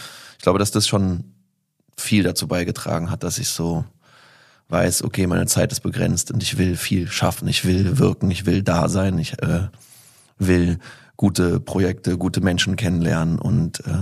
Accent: Berlin, Germany; born or raised there

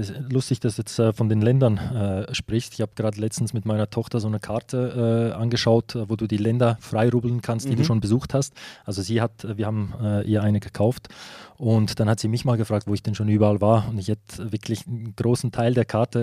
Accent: Switzerland; ich bin auch Schweizer. Ich bin in der Schweiz aufgewachsen. Ich habe den Schweizer Pass und ich fühle mich auch als Schweizer. Also nicht nur als Schweizer, aber ich habe das schon auch. Die Schweiz ist in meinem Herzen ist mein Zuhause.

